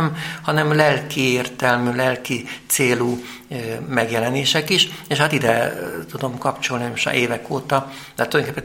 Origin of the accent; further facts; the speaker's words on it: Budapest, Hungary; én a Ferencvárosban, 9. kerületben nőttem föl, ahol hát engem, hát ez elég zűrös környékem